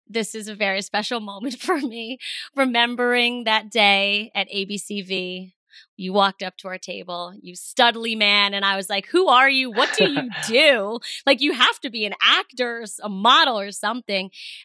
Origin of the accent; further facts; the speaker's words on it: Avon, Connecticut, United States; Oh, I'm from Avon, Connecticut.